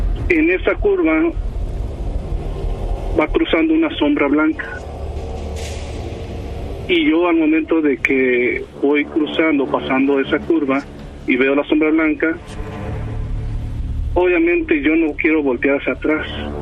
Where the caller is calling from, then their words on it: Cocula, Jalisco, Mexico; Te hablo de Cocula, Jalisco.